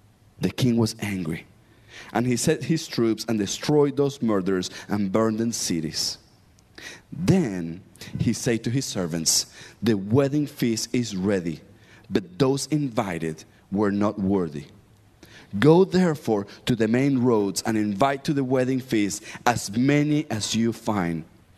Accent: Argentina; You see, I am from Argentina, and there is something that we do there, which is we love to grill steaks.

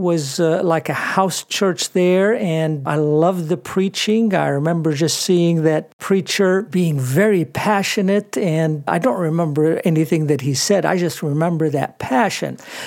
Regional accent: Iraq; also born or lived in Lebanon / Libya; I was born and raised in Iraq and then lived in Lebanon and then also lived in Libya.

